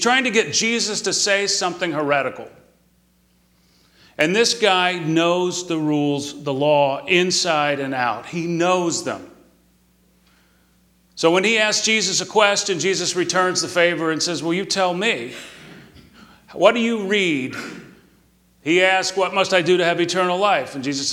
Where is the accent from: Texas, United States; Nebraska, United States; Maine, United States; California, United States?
Texas, United States; But now, I grew up here in Texas, and we didn't play ice hockey.